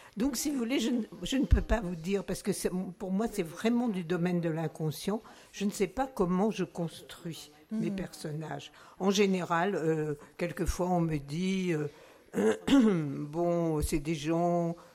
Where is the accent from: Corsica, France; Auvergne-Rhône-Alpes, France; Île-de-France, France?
Auvergne-Rhône-Alpes, France; mon pays natal, qui est le Bourbonnais, c'est-à-dire au centre de la France.